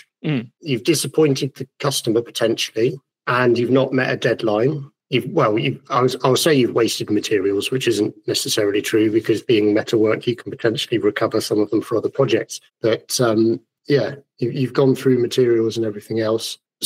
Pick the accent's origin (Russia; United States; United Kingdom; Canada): United Kingdom; England; I am a woodturner from England.